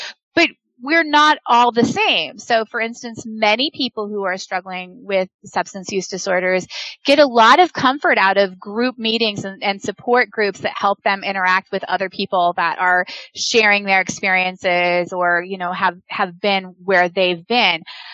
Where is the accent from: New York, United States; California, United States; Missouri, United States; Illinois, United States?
California, United States; So I am a local girl, finally come home. I was born here in Humboldt County. My family's been here for about three generations now.